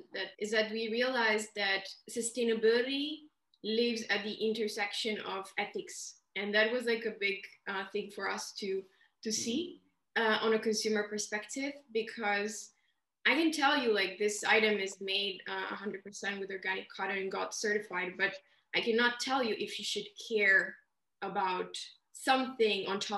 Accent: Milan, Lombardy, Italy; I'm Italian, I'm from Milan

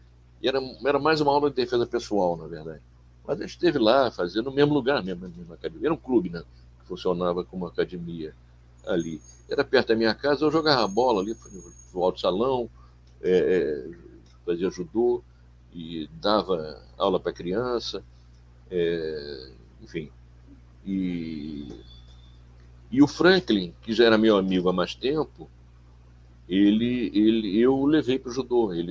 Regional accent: Rio de Janeiro, Brazil; Eu não nasci no Rio, né? Meu pai morreu pernambucano, mas eu fui criado no Rio. Vim para cá muito cedo, fui criado no Rio. Eu fui muito carioca desde então

